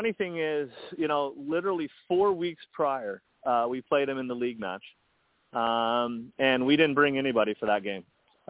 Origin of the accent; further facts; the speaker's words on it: Colorado, United States; now in Baltimore, United States; And to your point, you know, I grew up in Colorado, and, you know, I heard growing up the Bays